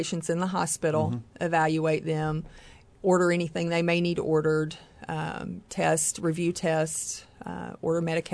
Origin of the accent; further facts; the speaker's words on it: East Prairie, Missouri, United States; I'm originally from the Boot Hill of Missouri, East Prairie.